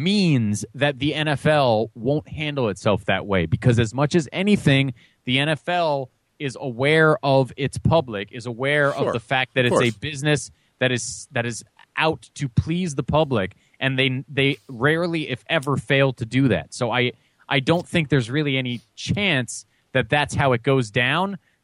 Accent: Midwest, United States; Jerry, I know that. I grew up in the Midwest.

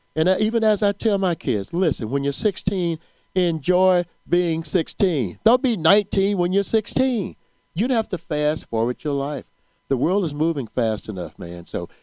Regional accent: Mansfield, Louisiana, United States; I grew up in Mansfield, Louisiana. And unfortunately, home is home

